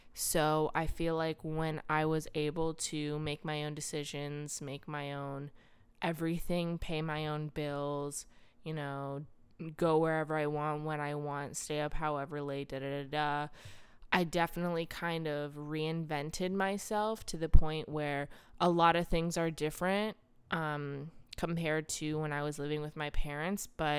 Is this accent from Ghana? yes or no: no; Columbus, Ohio, United States; I grew up in Columbus, Ohio.